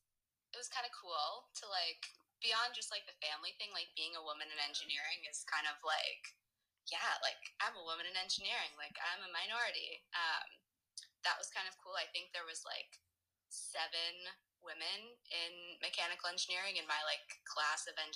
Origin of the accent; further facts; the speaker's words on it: Pittsburgh, Pennsylvania, United States; I was born and raised in Pittsburgh. Spent the first 22 years of my life living in Pennsylvania.